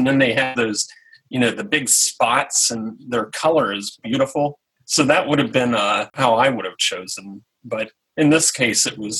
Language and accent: English; Cincinnati, Ohio, United States; And being from Cincinnati, I live about 3 hours from Cincinnati now, but I'm from Cincinnati. And if you're from Cincinnati, you're never, ever not a Cincinnatian.